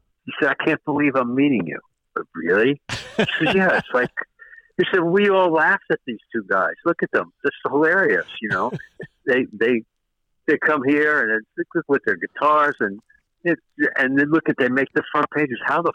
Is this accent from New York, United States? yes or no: yes; New York, United States; I said, "No, I'm born and raised in New York."